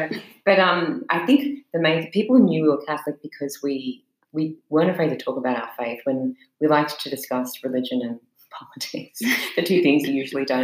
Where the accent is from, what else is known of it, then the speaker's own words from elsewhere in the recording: Sydney, New South Wales, Australia; moved away as an adult; now in United States; And so I grew up in Sydney with my parents and a brother and sister.